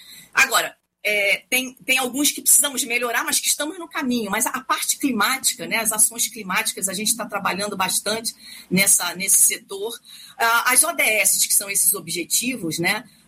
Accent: Rio de Janeiro, Brazil; Eu venho do Rio também

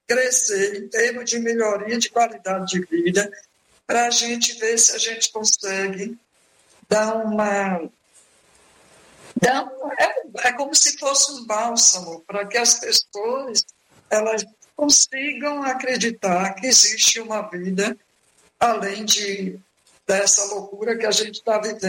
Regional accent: Amélia Rodrigues, Bahia, Brazil; Eu nasci numa fazenda e sou de Amélia Rodrigues, com muito orgulho. E comecei a cozinhar com 10 anos.

